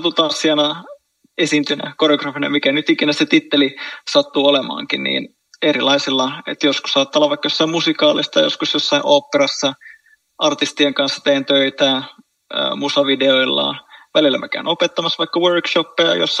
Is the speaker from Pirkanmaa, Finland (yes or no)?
no; Helsinki, Uusimaa, Finland